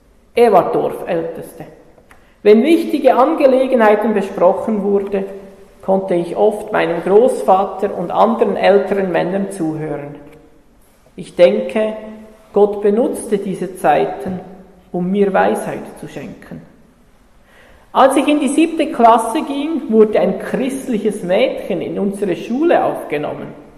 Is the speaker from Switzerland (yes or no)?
yes; Switzerland; Als Schweizer kannst du nämlich gar nicht alles aufgeben und alles zurücklassen.